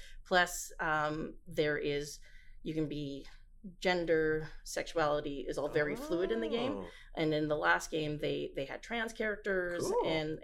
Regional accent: Winnipeg, Manitoba, Canada; growing up in Winnipeg, doing my schooling in Winnipeg, and even starting my career out here in Winnipeg.

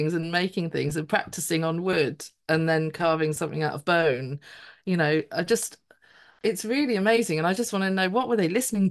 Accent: East of England, United Kingdom; we grew up on the Norfolk Broads, but we never went on the Norfolk Broads.

